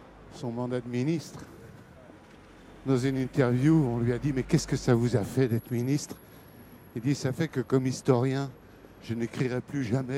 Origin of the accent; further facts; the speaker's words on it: Paris, Île-de-France, France; Moi, je suis né à Paris, j'ai fait mes études à Condorcet. J'ai habité Saint-Ouen parce que on était une famille de musiciens.